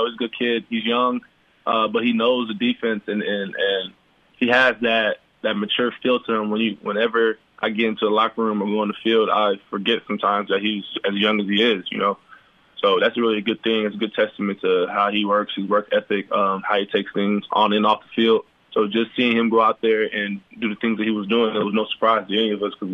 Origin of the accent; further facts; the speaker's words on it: Arlington, Texas, United States; also born or lived in Decatur, Illinois; Actually, what's funny is I was actually born in Decatur, Illinois, but I grew up in Arlington.